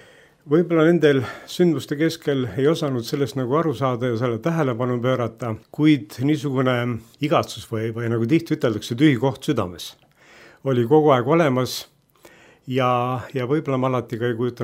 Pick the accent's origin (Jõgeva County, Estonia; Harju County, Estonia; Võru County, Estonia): Harju County, Estonia; Tallinn; born there; Ma olen sündinud Tallinnas 45. aastal. Ja minu õnn ja rõõm on olnud see, et ma olen sündinud usklikusse kodusse.